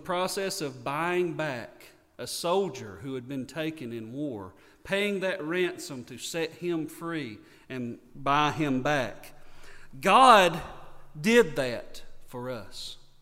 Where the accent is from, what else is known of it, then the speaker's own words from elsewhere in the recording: North Carolina, United States; Now, I grew up in Yakin County. I'm a Yakin County boy. That's my accent doesn't give me away, in case you didn't know. I grew up here